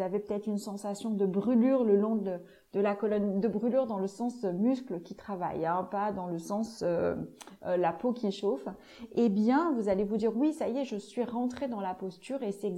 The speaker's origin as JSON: {"language": "French", "region": "Occitanie", "country": "France", "said": "Et là d'où je viens, dans la région de Montpellier, il y a toute une petite région autour de l'étang de Thaux où il y a beaucoup de flamants roses"}